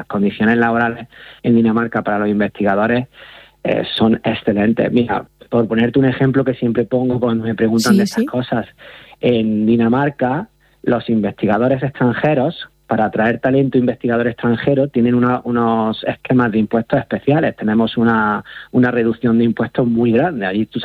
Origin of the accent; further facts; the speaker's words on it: Spain; also born or lived in Denmark; estoy trabajando en mi país. Tú ya sabes que la familia tira mucho. Y entonces, pues, una decisión también que me llevó a estar aquí en España